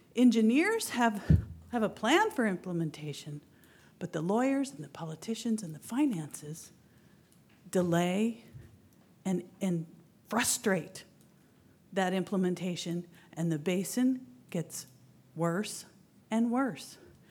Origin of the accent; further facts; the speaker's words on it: Los Osos, California, United States; from Los Osos, and I've lived there since 1971.